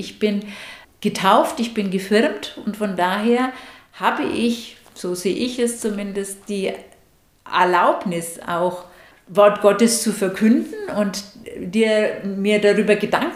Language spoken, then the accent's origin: German; Nuremberg, Bavaria, Germany; Bevor ich hier gelebt und gewohnt habe, ich komme ursprünglich aus Nürnberg, habe ich mich da schon auch kirchlich engagiert.